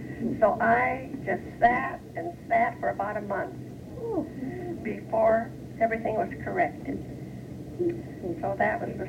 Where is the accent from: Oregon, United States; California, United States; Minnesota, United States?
California, United States; Fullerton; I was born in Fullerton and raised there. My folks came directly from southern France, and they landed in Anaheim, and from there they had to walk to Fullerton.